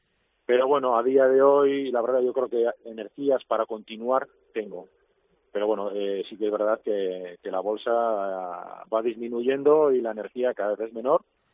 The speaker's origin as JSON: {"language": "Spanish", "region": "Basque Country", "country": "Spain", "tie": "born or raised there", "said": "yo en el 2016 dejé de remar en la trainera de Urdaibai, de mi pueblo, y aquello pintaba muy mal."}